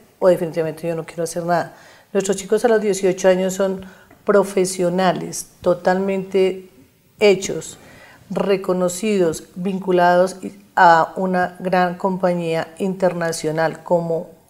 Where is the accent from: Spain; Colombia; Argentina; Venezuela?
Colombia; porque esos somos los colombianos. Esos somos Colombia.